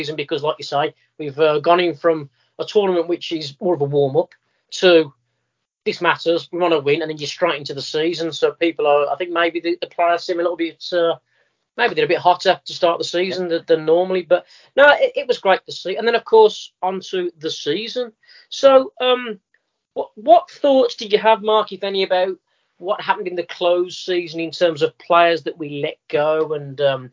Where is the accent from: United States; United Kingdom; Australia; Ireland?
United Kingdom; That's a real dream sort of game for us, yeah, as British baseball fans.